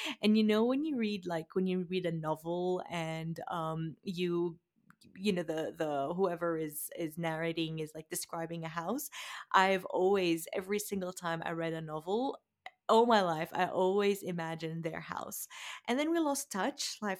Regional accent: Jordan; now in United States; I mean, I grew up in Jordan

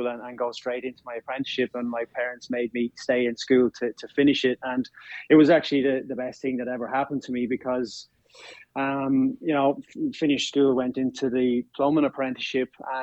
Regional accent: Clane, Kildare, Ireland; also born or lived in Dublin; Yeah, so I was born in Dublin and raised in Kildare, Clane, a small town in Kildare called Clane.

